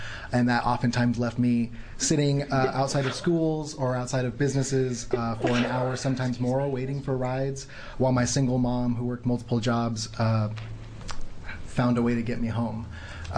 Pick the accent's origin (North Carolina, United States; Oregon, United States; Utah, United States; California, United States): Oregon, United States; Salem; So I grew up here in Salem, actually just 15 minutes down State Street, outside of the city technically.